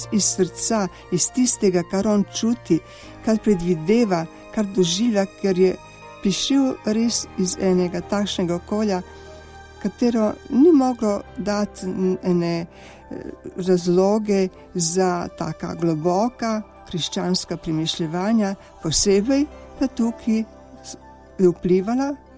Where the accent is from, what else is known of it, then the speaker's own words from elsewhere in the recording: Sokobanja, Zaječar District, Serbia; now in Slovenia; da prihajam iz Sokobanje, ki je zelo lepa.